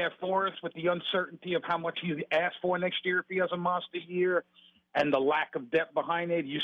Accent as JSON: {"language": "English", "town": "Melbourne", "region": "Florida", "country": "United States", "said": "actually from Melbourne, Florida, where Reggie Nelson played his high school ball out."}